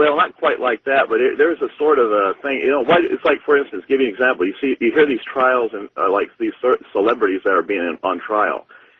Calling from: Liberal, Kansas, United States; I'm calling from Liberal, Kansas.

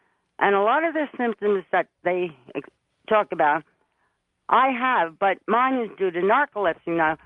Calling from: Baltimore, Maryland, United States; also born or lived in St. Louis; from Baltimore, Maryland.

